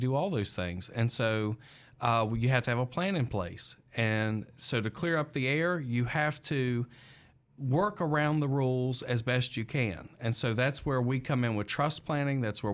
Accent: the South, United States; accent: Southern; Now, I'm from the South. That's the accent, right?

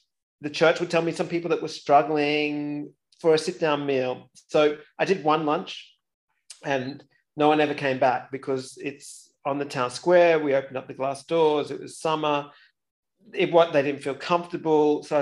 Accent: Australia; As an Aussie, that's nothing. That's like a walk in the park.

